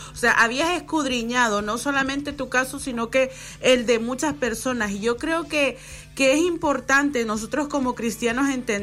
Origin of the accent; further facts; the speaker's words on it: El Salvador; moved away; como yo vengo de El Salvador